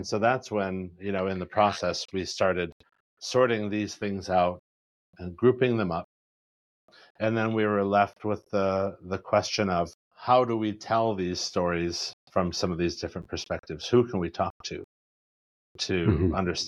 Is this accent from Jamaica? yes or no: no; South Dakota, United States; And because you knew who I was and who my family is, you'd know that I'm from West River.